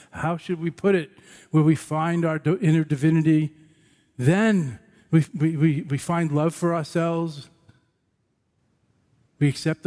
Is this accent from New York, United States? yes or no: yes; Brooklyn, New York, United States; I'm from Brooklyn. We have records again there.